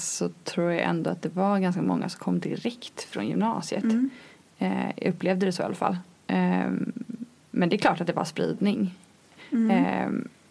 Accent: Sweden; För att oavsett vad som hände i livet hemma i Sverige så behövde man fortfarande 100% närvaro på lektionerna.

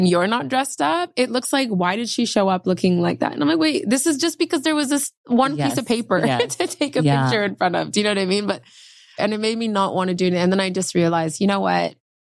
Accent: Vancouver, British Columbia, Canada; also born or lived in Montreal / Toronto; So I was born in Montreal, Canada, lived in Toronto till I was about 11. And then I moved to Vancouver, Canada.

